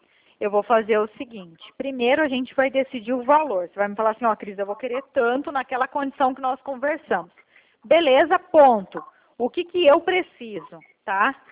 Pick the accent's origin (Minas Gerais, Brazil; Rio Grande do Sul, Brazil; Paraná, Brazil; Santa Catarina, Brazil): Paraná, Brazil; Não, eu sou aqui do Paraná mesmo.